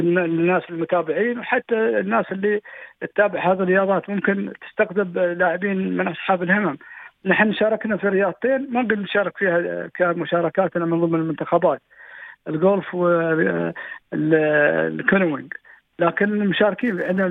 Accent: United Arab Emirates; تظاهرة مجتمعية تقام عندنا في الإمارات

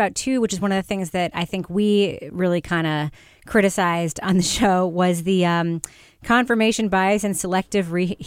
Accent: New Hampshire, United States; I'm from New Hampshire, after all.

